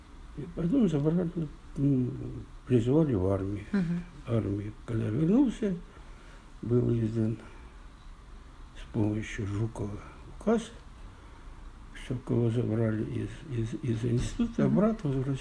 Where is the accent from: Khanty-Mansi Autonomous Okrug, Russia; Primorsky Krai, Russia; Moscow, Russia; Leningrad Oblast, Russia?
Leningrad Oblast, Russia; Pushkin; born there; Родился я в 1934 году, 7 июля, в городе, он тогда назывался Царское село, потом стал городом Пушкин, Ленинградской области.